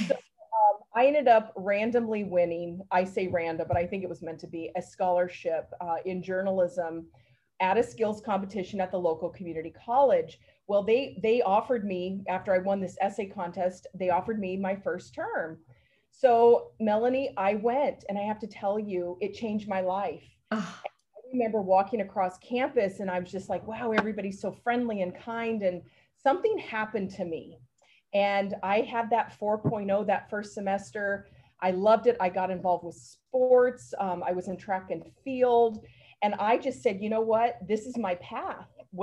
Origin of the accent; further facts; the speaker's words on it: Oregon, United States; so I'm originally from Oregon. I come from the West Coast. In fact, my family line, they came by wagon train and it goes all the way back. And so I actually grew up in a very rural community in Southern Oregon in the mountains.